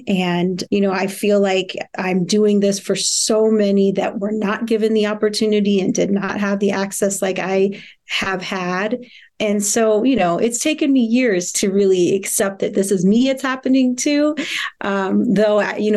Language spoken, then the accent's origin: English; Kansas City, Missouri, United States; born there; I was born in Kansas City, Missouri.